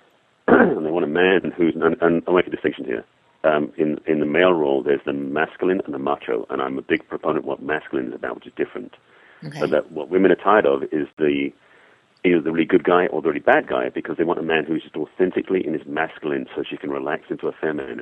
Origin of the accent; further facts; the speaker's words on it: England, United Kingdom; accent: English; now in United States; you may have heard in my accent that I'm actually English originally, been here many years.